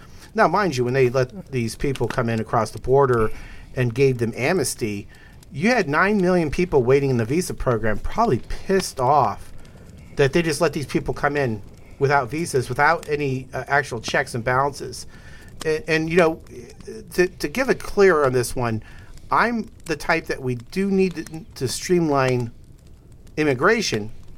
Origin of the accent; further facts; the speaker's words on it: United States; As an American, try going up there and becoming a Canadian citizen.